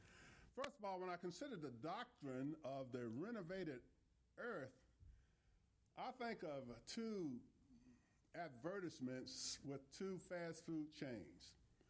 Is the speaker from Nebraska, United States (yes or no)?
no; Virginia, United States; well, to be quite frankly, ma'am, I'm from Virginia, and I haven't seen a tall Texan yet.